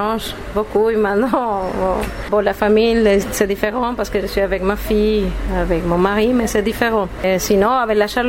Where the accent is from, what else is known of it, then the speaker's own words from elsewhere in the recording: Cali, Valle del Cauca, Colombia; Je viens de Cali, c'est tout le temps chaud, c'est tout le temps l'été là-bas.